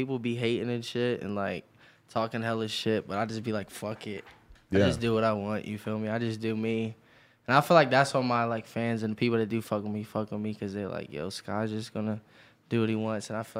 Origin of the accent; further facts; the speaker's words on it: Waynesboro, Pennsylvania, United States; I'm from Waynesboro, PA, so that's like... Yeah, it's far as shit from everything.